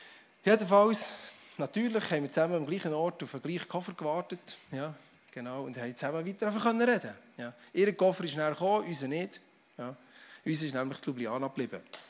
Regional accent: Bern, Switzerland; kein Problem, bin ein Berner, es kommt schon gut

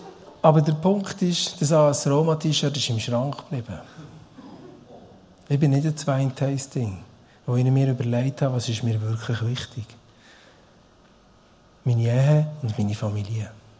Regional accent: Bern, Switzerland; moved away as an adult; now in Schaffhausen, Switzerland; Ich komme ja aus dem Emmental. Ich bin dort aufgewachsen, dort 30 Jahre gelebt, ich habe dort in der Kirche gearbeitet, 10 Jahre lang, das geholfen aufbauen, ich habe dort Freunde und Familie. Und ich bin aber auf Schaffhausen gezügelt.

